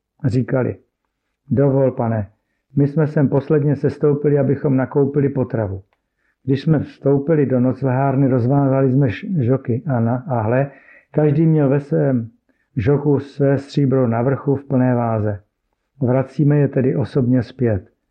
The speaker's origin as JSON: {"language": "Czech", "town": "Naháč", "region": "Trnava Region", "country": "Slovakia", "said": "je mi 34 let, pocházím ze Slovenska, z malé vesnice jménem Naháč, která se nachází nedaleko Trnavy."}